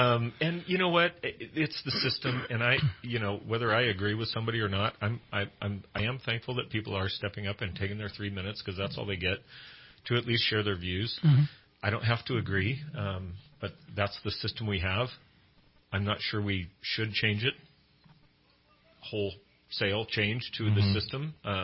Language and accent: English; Los Molinos, California, United States; I was born in Corning, California, raised in Los Molinos. Very thankful for small-town upbringing.